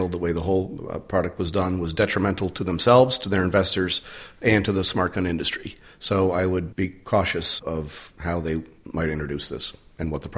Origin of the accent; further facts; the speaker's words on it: United States; I grew up in America, which meant freedom.